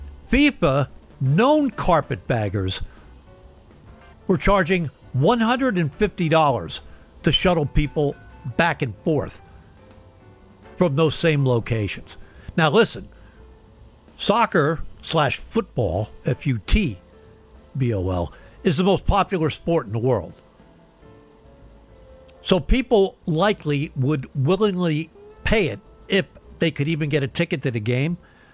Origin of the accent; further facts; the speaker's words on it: United States; so I got some divided loyalty, but I'm an American. Don't have dual citizenship yet